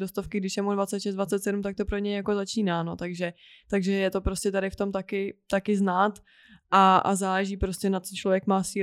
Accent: Sokolov, Karlovy Vary Region, Czechia; my jsme vlastně ze Sokolova

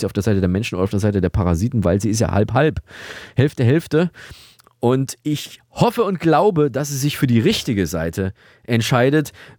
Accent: Thuringia, Germany; aus Thüringen, aus meiner Heimat

